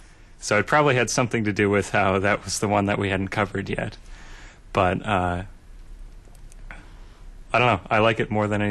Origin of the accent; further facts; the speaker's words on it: Stevens Point, Wisconsin, United States; I grew up mostly in Stevens Point, Wisconsin, I started cello in the school programs in about fourth grade